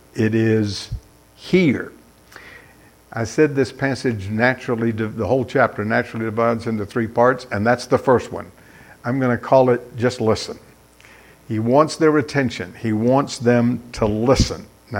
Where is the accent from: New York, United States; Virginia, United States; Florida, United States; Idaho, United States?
Florida, United States; also born or lived in Texas; As a matter of fact, I grew up in Florida. We always had hurricanes. I lived in Texas for a long time and there are tornadoes. And then I came to California